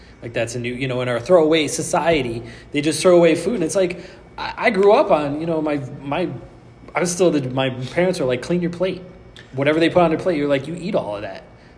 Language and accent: English; Ireland; I'm Irish...